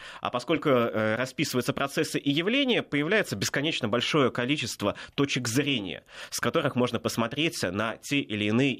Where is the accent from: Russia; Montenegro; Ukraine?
Russia; А я вот молодой историк из России.